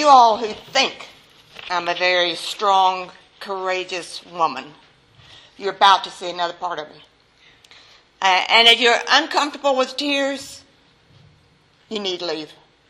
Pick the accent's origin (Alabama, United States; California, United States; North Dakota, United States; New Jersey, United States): New Jersey, United States; also born or lived in South Carolina; Growing up in New Jersey and South Carolina, I lived a very good life